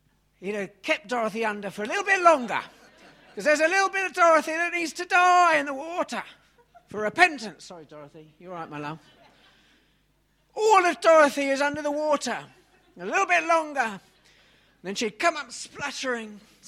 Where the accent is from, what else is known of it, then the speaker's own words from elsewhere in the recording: Sidcup, London, United Kingdom; born there; I was born in Sidcup in Kent for such a time as this.